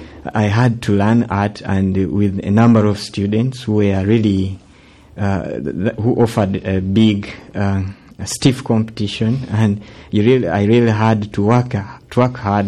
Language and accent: English; Central Region, Uganda; first language Luganda; English is a second language; This tribe is located in the central part of Uganda, where the capital is.